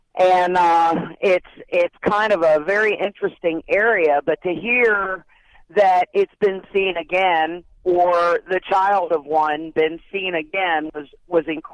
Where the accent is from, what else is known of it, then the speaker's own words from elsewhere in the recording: Sykesville, Maryland, United States; And I grew up in Sykesville, Maryland. Well, that was my mailing address, but Sykesville is outside of Baltimore